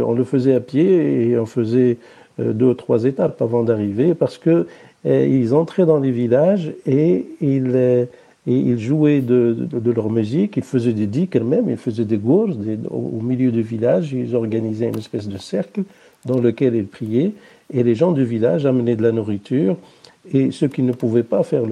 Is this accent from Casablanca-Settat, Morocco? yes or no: no; Marrakesh, Marrakesh-Safi, Morocco; Moi, je suis né à Marrakech au milieu du siècle dernier